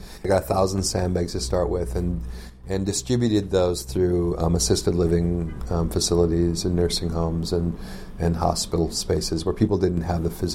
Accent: Fargo, North Dakota, United States; even when I grew up in Fargo, Moorhead, a flood almost every year.

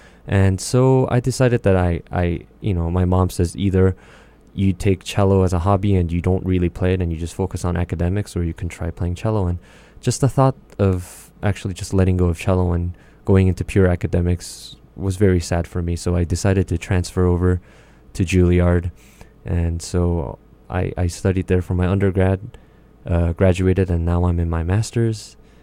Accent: Los Angeles, California, United States; also born or lived in South Korea; Well, I actually came to the U.S. when I was one, and I moved to California for 12 years.

